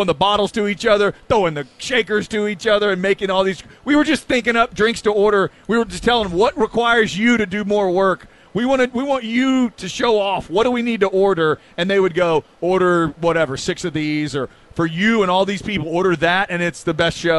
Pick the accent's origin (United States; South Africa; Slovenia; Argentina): United States; When I'm an American and you make me root for a German.